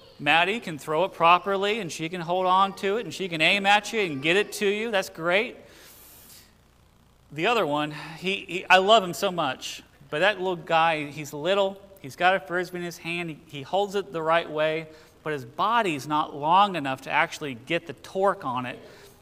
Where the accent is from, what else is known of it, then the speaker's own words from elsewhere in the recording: Virginia, United States; I grew up in the East Coast of Virginia. I didn't know college football was even a thing that people cared about.